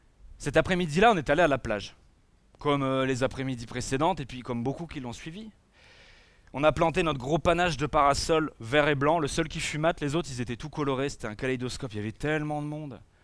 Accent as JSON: {"language": "French", "region": "Normandy", "country": "France", "tie": "born or raised there", "said": "Moi j'ai grandi en Normandie."}